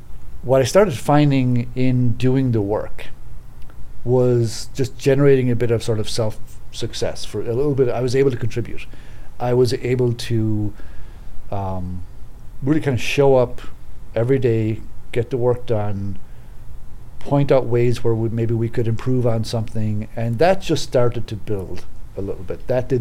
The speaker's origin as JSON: {"language": "English", "country": "Ireland", "moved": "as an adult", "lives_now": "Chicago, United States", "said": "I wasn't born in Louisiana or the Midwest or upstate New York. I came from Ireland in late 1994, October of 94, and came over into Chicago."}